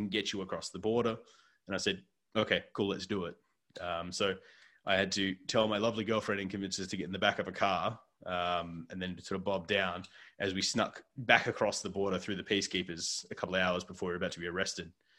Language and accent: English; Australia; accent: Australian; But when I'm after a few drinks, my accent goes, and all the Australian just twinges back in.